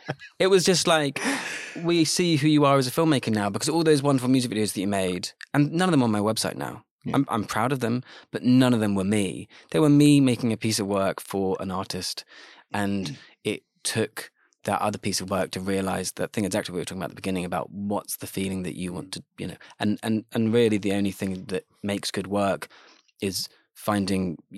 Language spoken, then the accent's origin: English; London, United Kingdom; also born or lived in Kentish Town; I grew up in London, I grew up in fairly central North London, Kentish Town.